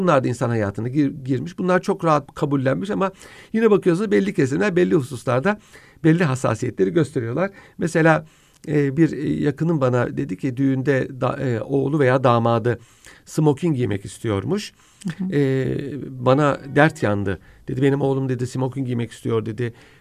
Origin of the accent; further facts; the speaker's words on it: Ankara, Turkey; Şimdi benim çocukluğum Ankara'da geçti.